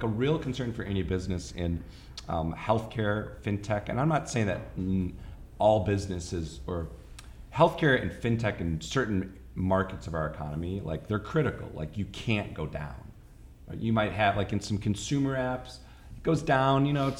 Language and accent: English; Wisconsin, United States; I grew up in Wisconsin, like I said.